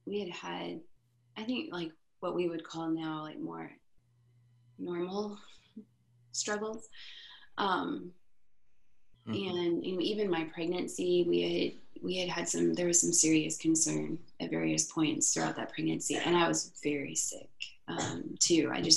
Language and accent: English; Illinois, United States; also born or lived in Dallas; We moved across the country. We had moved from Dallas back to where I was born and raised in Illinois.